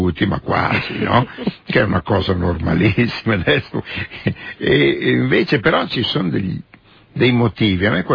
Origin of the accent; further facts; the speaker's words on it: Milan, Lombardy, Italy; dove ci si vive noi che siamo di Milano, con, insomma, come un ingranaggio